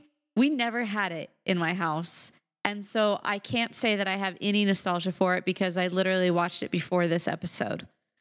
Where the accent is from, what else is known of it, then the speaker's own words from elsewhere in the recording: Arizona, United States; I'm from Arizona. We're Morgan and I from Arizona.